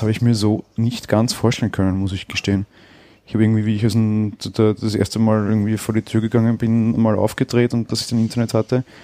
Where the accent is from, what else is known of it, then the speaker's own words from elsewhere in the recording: Austria; also zumindest bei uns in Österreich ist es auch so